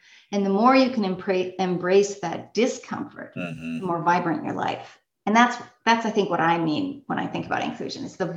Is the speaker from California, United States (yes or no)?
no; Wisconsin, United States; also born or lived in Albuquerque, United States / Wallo Province, Ethiopia; I was born in Albuquerque, New Mexico. Actually, my parents were living on the Navajo Nation. I grew up then earliest years in Wallo Province, Ethiopia, then moved to Wisconsin